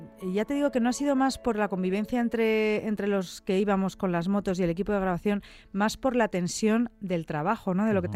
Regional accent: Spain; yo que sigo siendo la única española que ha dado la vuelta al mundo en moto

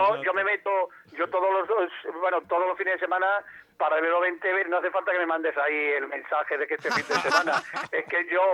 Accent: Trujillo, Extremadura, Spain; Yo recuerdo que hace muchísimos años en Trujillo, en mi pueblo se hizo Amigos de Trujillo.

